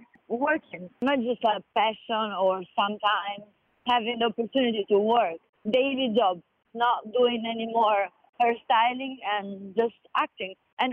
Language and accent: English; Italy; English is a second language; also born or lived in Albania; now in London, United Kingdom; I was born in Albania and I grew up in Italy.